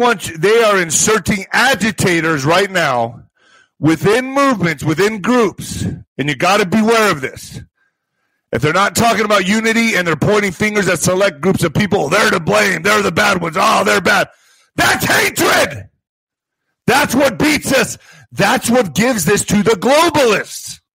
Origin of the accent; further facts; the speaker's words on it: El Paso, Texas, United States; Remember, I was raised on the border. I was raised in El Paso, Texas, going back and forth to the most dangerous city in the world. See that, Juarez?